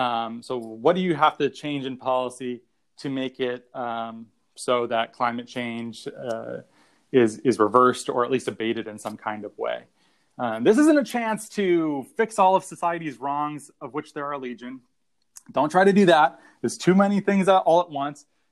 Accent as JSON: {"language": "English", "country": "United States", "said": "So me being an American is clearly on display here, Tom."}